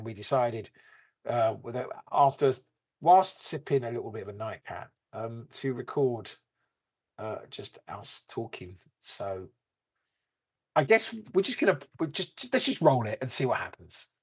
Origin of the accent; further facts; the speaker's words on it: London, United Kingdom; accent: London; my London accent